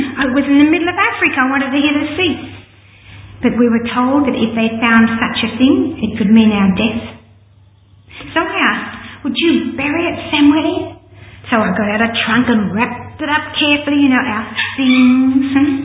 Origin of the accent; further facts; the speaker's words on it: Australia; She'd been through the London Blitz, but I was from Australia. I didn't know what war was.